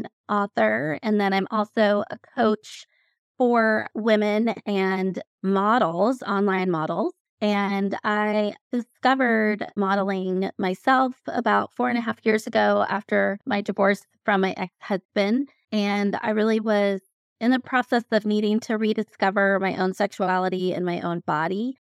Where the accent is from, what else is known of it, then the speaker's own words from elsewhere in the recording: Colorado, United States; I am from Colorado, so speaking of cold, it definitely gets cold there, and we're finally getting out of our cold season into spring